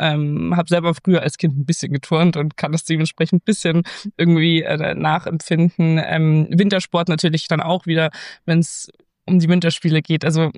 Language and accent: German; Munich, Bavaria, Germany; erstmal ist München natürlich meine Heimatstadt, von daher sage ich immer, es ist die beste Stadt.